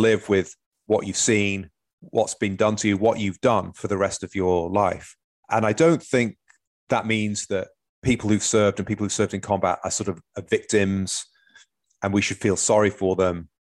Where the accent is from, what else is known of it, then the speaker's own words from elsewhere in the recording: Manchester, North West England, United Kingdom; So, you know, I grew up in Manchester.